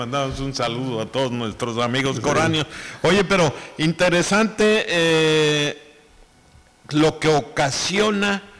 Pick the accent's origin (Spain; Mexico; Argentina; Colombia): Mexico; Qué chistosos somos los mexicanos, ¿no?